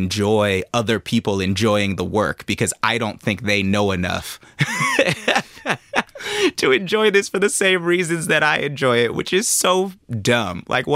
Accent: Oakland, California, United States; I'm from Oakland. We've been rapping fast. I've been rapping fast since I was a child.

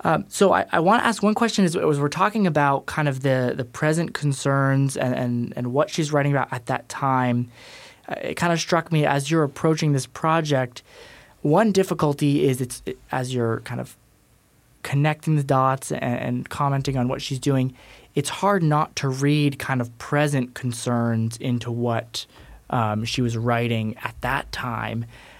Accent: Massachusetts, United States; I mean, I'm from the North, grew up in Massachusetts.

